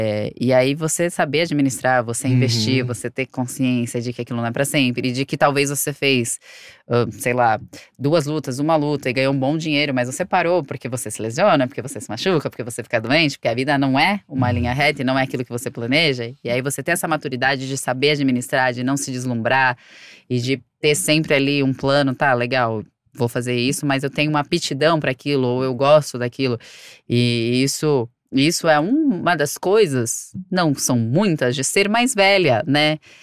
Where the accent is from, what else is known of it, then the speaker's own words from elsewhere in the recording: Santos, São Paulo, Brazil; Eu sou de Santos. Santos é uma praia linda.